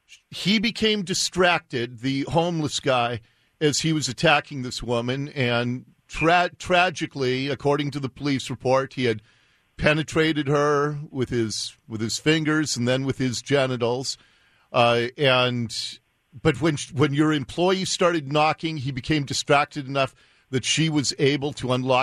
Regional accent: Seattle, Washington, United States; I grew up in Ballard, Jennifer, and when I go into Ballard now, it's shocking to me because the change, I see it every few months.

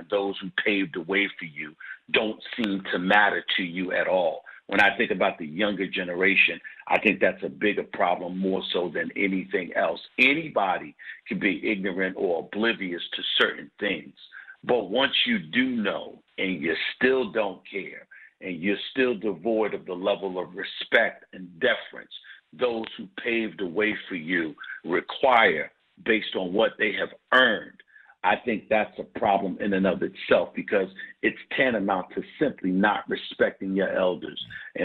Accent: New York, United States; now in Philadelphia, United States; But then I came from New York to Philly.

